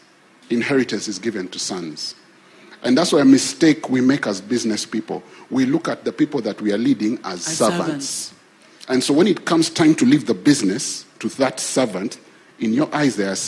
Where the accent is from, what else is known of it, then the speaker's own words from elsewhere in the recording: Kenya; I grew up in Kenya.